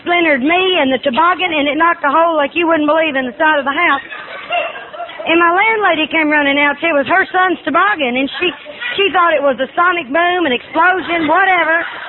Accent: Arkansas, United States; Because, see, I'm from Arkansas. I don't know the first thing about a toboggan.

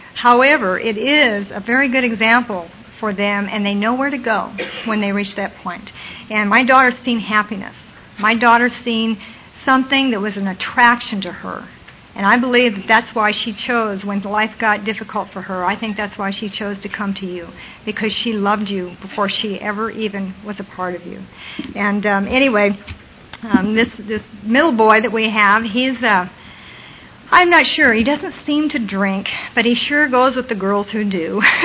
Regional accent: Toledo, Ohio, United States; born there; she had me in Toledo, Ohio, in the Maumee Valley Hospital.

